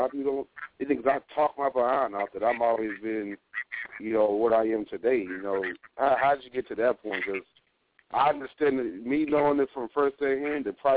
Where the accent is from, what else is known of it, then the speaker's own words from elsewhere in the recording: New Jersey, United States; now in Texas, United States; I'm from Jersey originally. You know, I might be in Texas, but I'm originally from Jersey.